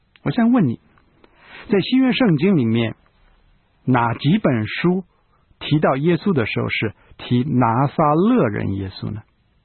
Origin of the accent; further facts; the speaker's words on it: China; 好像我们中国人很多人的名字喜欢有一个军呢、军人的军